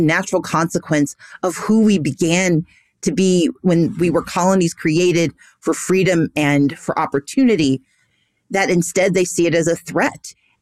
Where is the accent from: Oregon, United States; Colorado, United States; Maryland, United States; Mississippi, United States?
Mississippi, United States; it reminded me of every day of my life growing up in Mississippi, where I could not see a state flag without being confronted with a Confederate battle emblem.